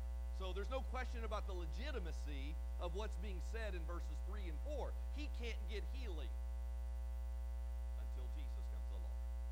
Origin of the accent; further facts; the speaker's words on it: New Albany, United States; when Greg and I were little boys growing up in New Albany.